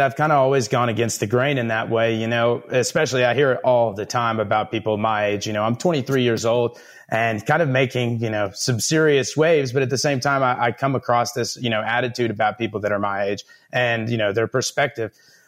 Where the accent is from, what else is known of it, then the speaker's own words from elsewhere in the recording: Miami, Texas, United States; Oh, yeah. So I grew up in Miami, Texas.